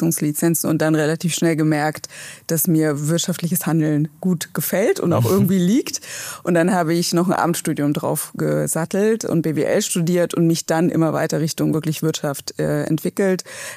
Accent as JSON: {"language": "German", "region": "Berlin", "country": "Germany", "said": "weil im Herzen bin ich ja Berlinerin. Aber eigentlich nicht."}